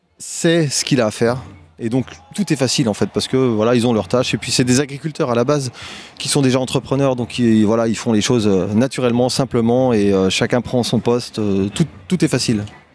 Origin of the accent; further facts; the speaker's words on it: Janzé, Brittany, France; j'ai 46 ans et je viens de Janzé.